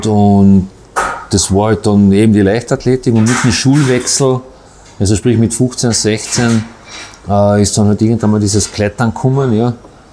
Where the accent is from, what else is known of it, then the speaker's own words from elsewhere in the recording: Ferlach, Carinthia, Austria; Nein, es war schon so, dass es in Ferlach, wo ich aufgewachsen bin